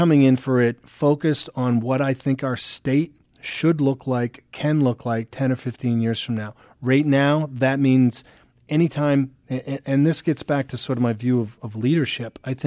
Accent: Maine, United States; I was born and raised in Maine. Love the state.

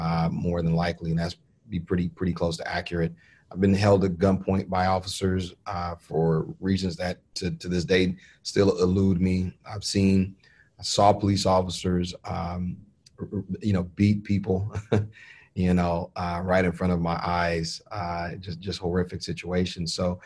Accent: Los Angeles, California, United States; And as you mentioned, growing up in Los Angeles

